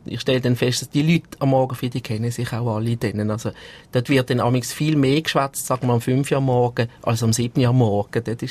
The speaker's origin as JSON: {"language": "German", "region": "Basel-Landschaft", "country": "Switzerland", "tie": "born or raised there", "said": "Ich bin als Bub aufgewachsen am Tram, also in einer Vorortgemeinde von Basel."}